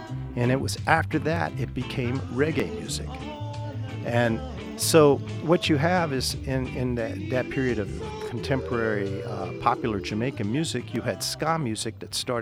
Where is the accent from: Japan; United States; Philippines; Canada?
Japan; I spent so much time growing up in Japan